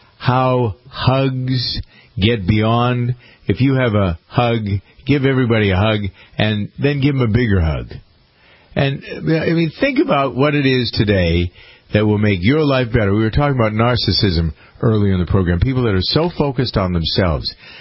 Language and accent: English; Massachusetts, United States; It's not like Michael grew up near where I grew up in Massachusetts.